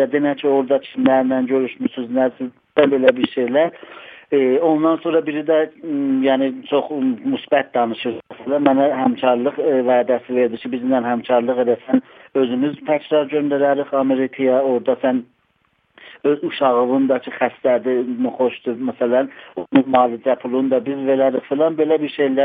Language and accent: Azerbaijani; Iran; öncəliklə bütöv Azərbaycan olub, sonradan parçalanıb, iki yerə, şumal-canuba bölünüb. Və mən bir türkəm, bir azərbaycanlıyam, özümü İranlı saymıram.